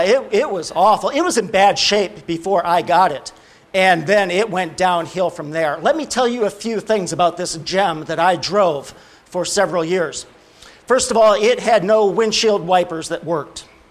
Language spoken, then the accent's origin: English; Scotland, United Kingdom; when he said new, I'm also Scottish, so there's no way I'm getting a new car